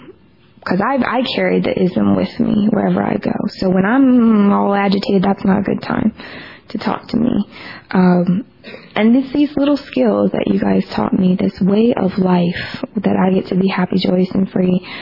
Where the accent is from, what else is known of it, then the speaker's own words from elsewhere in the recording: Hollywood, California, United States; And you guys don't clap in Georgia. I'm from California, Hollywood, I guess. Everybody claps after everybody.